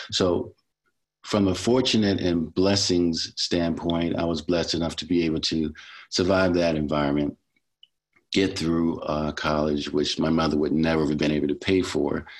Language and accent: English; Baltimore, Maryland, United States; I am from Baltimore City, where I grew up. I have four brothers and sisters. I was raised mostly by a single parent, my mother.